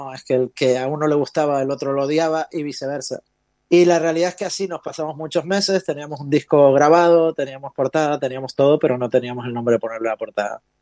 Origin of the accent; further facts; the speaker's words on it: Canary Islands, Spain; siendo canarios y teniendo el mar alrededor